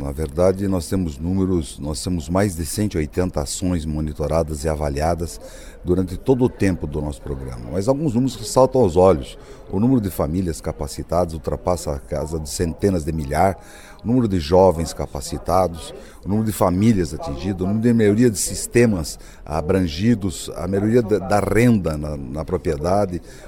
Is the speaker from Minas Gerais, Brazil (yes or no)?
no; Santa Catarina, Brazil; temos números que a gente pode se orgulhar como catarinense